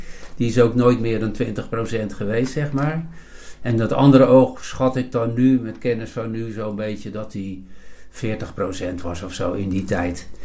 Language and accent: Dutch; De Zilk, South Holland, Netherlands; also born or lived in Leiden; Ik ben geboren in Leiden. Ik ben dus eigenlijk van oorsprong een Leidenaar. Maar wat dat betreft heeft het maar 2 dagen geduurd. Want ik woonde toen in de Zilk tot mijn 17e. En toen ben ik later naar Lisse verhuisd. En nu uiteindelijk in Noordwijkerhout terechtgekomen.